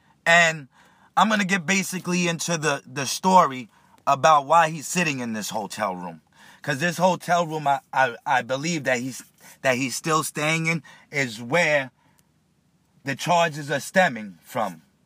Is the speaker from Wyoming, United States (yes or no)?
no; New York, United States; she comes from my neighborhood. You know, I'm from Long Island.